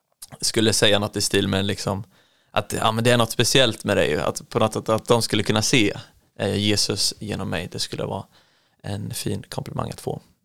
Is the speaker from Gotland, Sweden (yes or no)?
no; Holsbybrunn, Jönköping County, Sweden; also born or lived in Gothenburg; Så jag började mina första år nere i Göteborg. Men sen så har jag haft majoriteten av min uppväxt i Småland. I Holsbybrunn utanför Vetlanda.